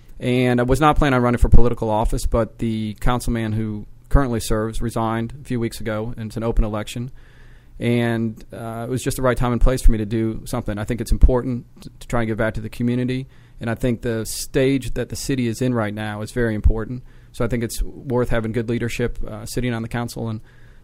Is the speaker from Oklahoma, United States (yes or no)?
no; Dunwoody, Georgia, United States; I grew up here in the Atlanta area and actually in Dunwoody and spent my school years here